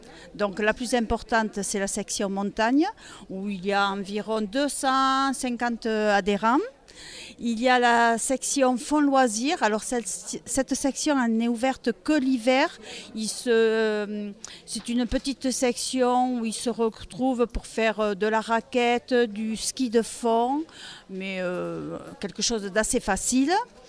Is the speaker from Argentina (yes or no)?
no; Lourdes, Occitanie, France; Moi-même, je ne suis pas d'Argelès, je suis de Lourdes.